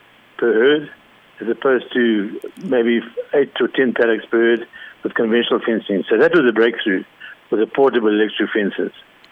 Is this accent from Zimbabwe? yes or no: yes; Zimbabwe; now in Zambia; I've been living in Zambia now for the past 2 years. Prior to that, I was born and raised in Zimbabwe, and that's where I grew up